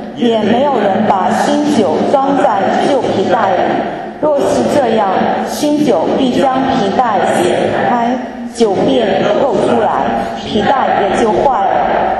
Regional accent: China; 犹太人的宴席啊，通常啊跟我们中国人有点不同哈

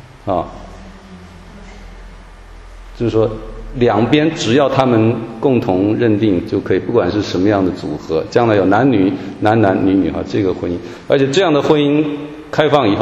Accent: Taiwan; 这一年多以来在台湾，我来自台湾

